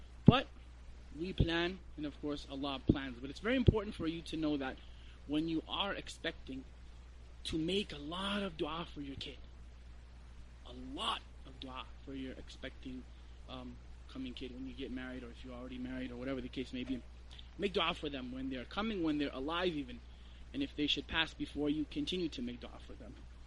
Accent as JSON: {"language": "English", "country": "Canada", "said": "I'm from Canada, so this is still a nice fall day for us."}